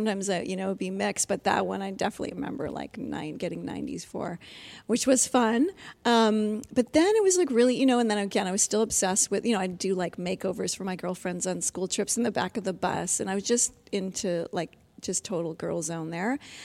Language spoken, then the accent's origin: English; Ontario, Canada; Yeah, so I was raised in Ontario, just, like, pretty classic middle class, you know, and went to school and did all that.